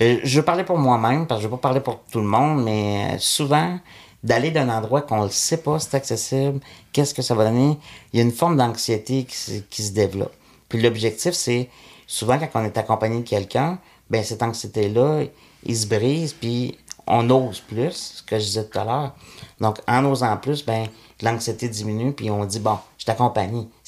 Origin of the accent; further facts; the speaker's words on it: Quebec City, Quebec, Canada; Puis moi, je suis arrivé, mais je suis de Québec en plus. Fait que je devais monter à Montréal de temps en temps.